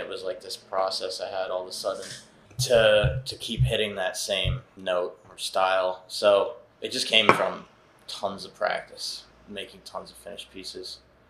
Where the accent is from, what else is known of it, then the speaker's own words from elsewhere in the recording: Massachusetts, United States; now in Miami, United States; I'm from Berkshire County, Western Mass, kind of countryside, small towns.